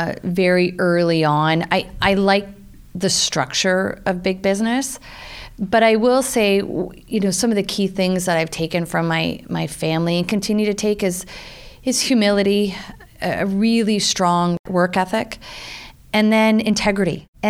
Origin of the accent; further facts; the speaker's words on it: Pickering, Ontario, Canada; I grew up just outside Toronto in a place called Pickering.